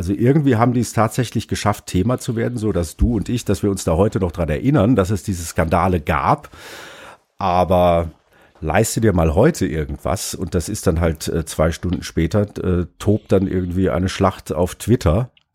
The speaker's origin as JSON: {"language": "German", "region": "South Germany", "country": "Germany", "said": "ich komme aus Süddeutschland"}